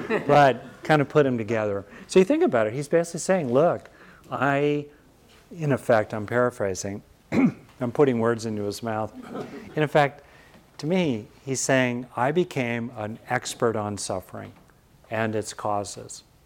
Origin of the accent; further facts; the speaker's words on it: Los Angeles, California, United States; I grew up in LA near Beverly Hills